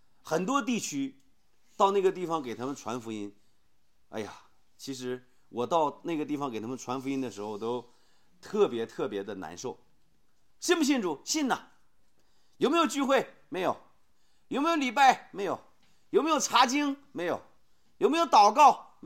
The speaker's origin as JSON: {"language": "Chinese", "country": "China", "said": "今天我们中国人就被中国传统的思想牢笼住以后"}